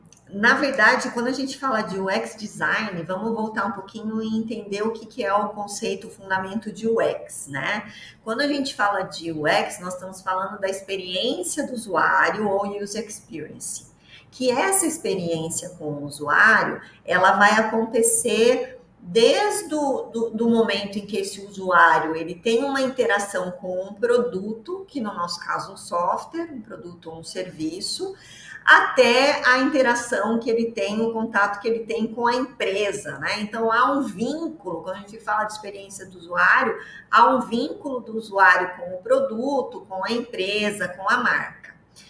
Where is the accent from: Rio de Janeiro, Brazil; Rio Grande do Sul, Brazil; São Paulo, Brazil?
São Paulo, Brazil; Sorocaba; Falando aí que sou de Sorocaba, interior de São Paulo, mas não tão interior assim, porque é pertinho de São Paulo, né?